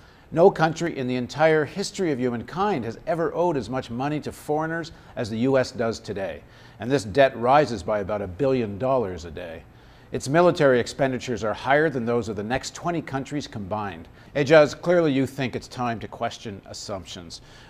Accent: Canada; also born or lived in United States; I grew up both in Canada and the United States.

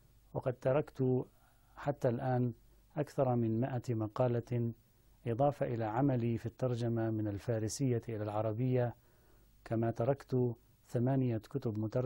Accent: Tyre, South Governorate, Lebanon; من مواليد مدينة صور في جنوب لبنان. أنهيت دراستي الابتدائية والمتوسطة في مدارس هذه المدينة، ثم انتقلت إلى الدراسة الحوزوية في المدرسة الدينية في مدينة صور

